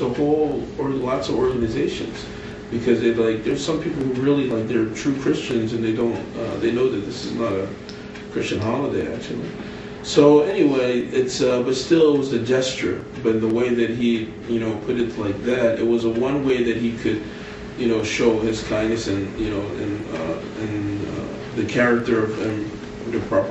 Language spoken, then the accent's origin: English; Philadelphia, Pennsylvania, United States; So I was originally from Philadelphia, and I guess I started with my parents